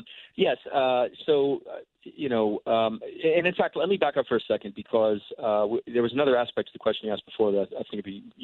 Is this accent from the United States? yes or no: yes; United States; it is a remarkable experience to do that for the first time, particularly as an American, right?